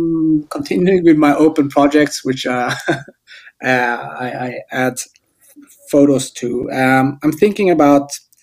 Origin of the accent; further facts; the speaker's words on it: Iran; now in Sweden; because we are immigrants from Iran that fled to Sweden. So I did the whole, you know, immigration camp, all of that, my family.